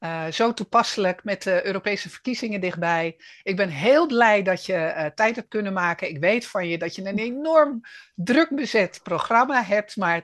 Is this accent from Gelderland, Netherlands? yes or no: no; Amsterdam, North Holland, Netherlands; ik kom uit Amsterdam. Ik woon nu ook in een dorp 20 kilometer onder Amsterdam.